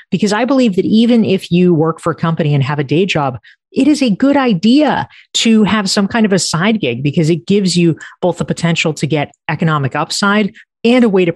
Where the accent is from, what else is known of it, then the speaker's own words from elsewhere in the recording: North Carolina, United States; But broadly speaking, I grew up in North Carolina. I went off to college early.